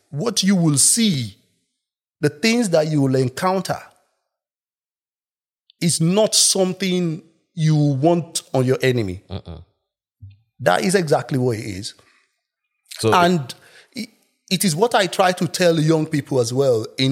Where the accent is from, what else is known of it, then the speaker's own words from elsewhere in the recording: Lagos, Nigeria; also born or lived in Oyo State; now in London, United Kingdom; I'm from Oyo State, but we grew up in Lagos.